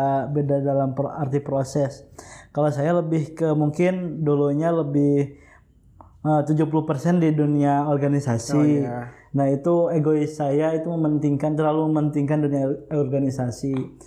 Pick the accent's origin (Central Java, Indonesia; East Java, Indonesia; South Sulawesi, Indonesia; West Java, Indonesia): West Java, Indonesia; Karawang; born there; now in Purwakarta, Indonesia; Saya lahir di Kampung Bubolak, Desa Puspasari, Kecamatan Pedas, Kabupaten Karawang.